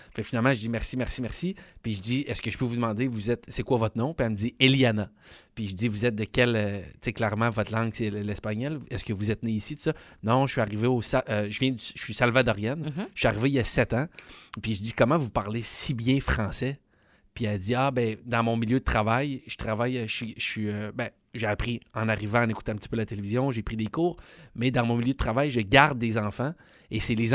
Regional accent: Quebec, Canada; born there; Tu sais, moi, je suis né au Québec, puis je pense vivre au Québec jusqu'à la fin de mes jours.

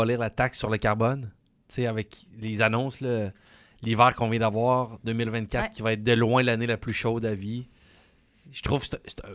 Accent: Quebec City, Quebec, Canada; C'est sûr que je viens de Québec, ça teinte mon opinion.

